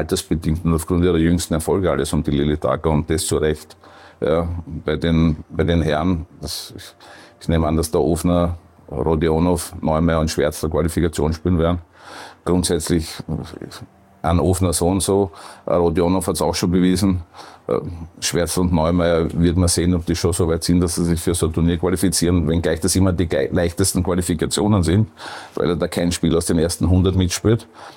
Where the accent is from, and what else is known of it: Perchtoldsdorf, Lower Austria, Austria; born or raised there